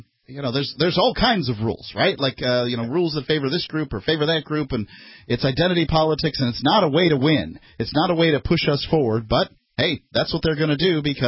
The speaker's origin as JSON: {"language": "English", "region": "Florida", "country": "United States", "tie": "born or raised there", "said": "I grew up in Florida, as did Ian."}